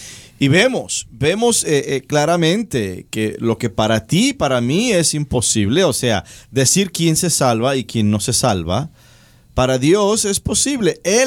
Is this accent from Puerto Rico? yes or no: yes; Puerto Rico; also born or lived in New York; Yo nací en Nueva York, pero yo me crié en Puerto Rico. Y mucha de mi familia está en Puerto Rico.